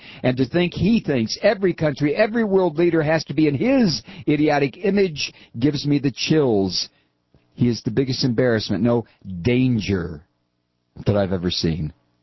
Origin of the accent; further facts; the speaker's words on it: Egypt; I'm also from Egypt, and I aspire to one day go back there and join Egyptian politics.